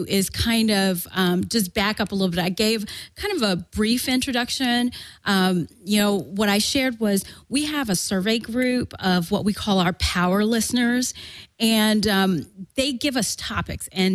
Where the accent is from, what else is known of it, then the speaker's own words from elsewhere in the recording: the South, United States; I was raised in the South by two Southern parents.